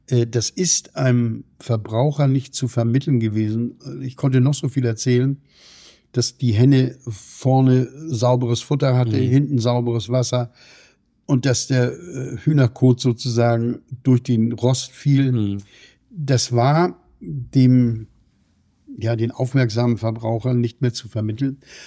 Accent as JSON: {"language": "German", "town": "Elsdorf", "region": "Lower Saxony", "country": "Germany", "tie": "born or raised there", "said": "in meinem Heimatort in Elsdorf"}